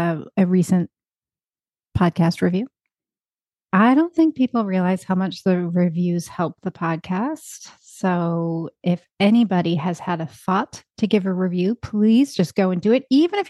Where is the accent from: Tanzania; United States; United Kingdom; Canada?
Canada; I grew up in Canada